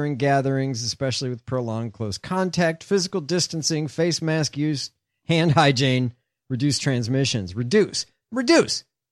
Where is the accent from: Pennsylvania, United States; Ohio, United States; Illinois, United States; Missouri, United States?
Illinois, United States; Chicago; Chicago Tribune, my hometown.